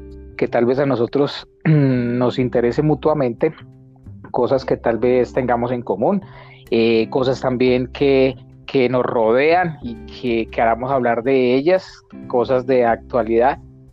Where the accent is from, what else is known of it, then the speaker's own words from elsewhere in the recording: Manzanares, Caldas, Colombia; tengo 41 años. Soy de Manzanares Caldas